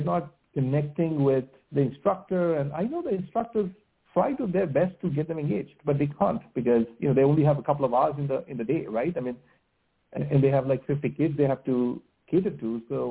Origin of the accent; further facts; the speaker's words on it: India; moved away; I grew up in India, I came to this country